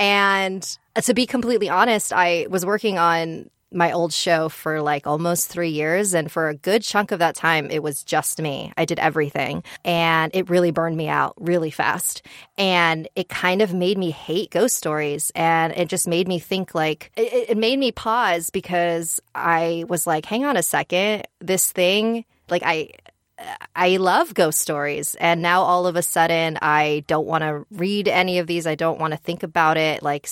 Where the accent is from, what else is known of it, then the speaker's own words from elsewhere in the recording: United States; I am a Filipino-American woman, and the lack of Filipino-American representation in our media is very, you know, clear to me.